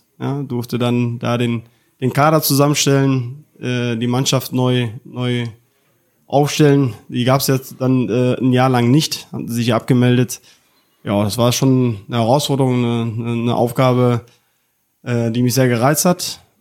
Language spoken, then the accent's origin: German; Neheim, North Rhine-Westphalia, Germany; also born or lived in Sundern; bin 37 Jahre alt. Ich komme aus Neheim, wohne jetzt hier seit 2 Jahren, habe jetzt gebaut, vorher in Sunnan gelebt